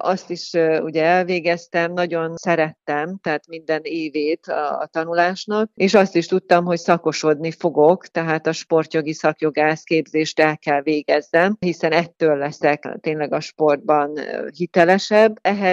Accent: Nyíregyháza, Szabolcs-Szatmár-Bereg, Hungary; én Nyíregyházán születtem, ott nőttem fel, ott éltem, ott tanultam, ott született az első gyermekem is.

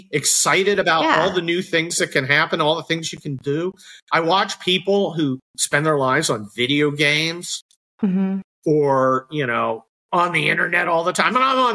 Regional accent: California, United States; Now, I grew up near San Francisco, mm-hmm. and then I went to school in San Diego, but I'd never been to Los Angeles

